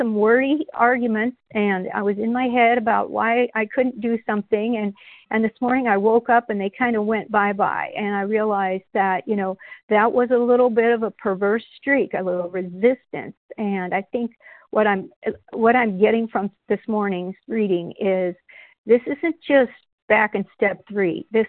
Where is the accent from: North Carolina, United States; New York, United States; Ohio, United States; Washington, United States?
Washington, United States; I'm from Washington State.